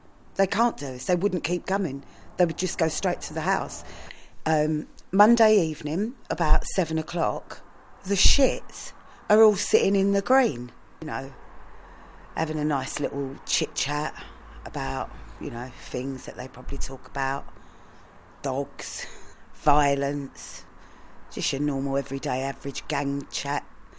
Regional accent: Sydenham, London, United Kingdom; I was born in Sydenham. I've never seen anything like this in my life. I was born and raised in Sydenham.

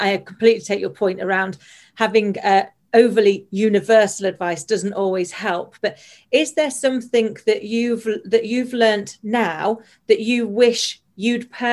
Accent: United Kingdom; as a British person

